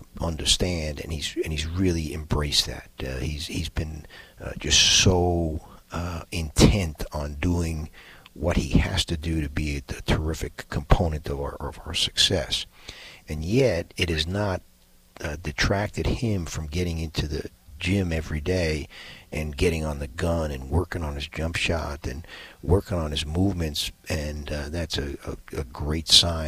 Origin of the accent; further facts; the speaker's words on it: Queens, New York, United States; You know, growing up in Queens, Astoria was the famous Greek neighborhood.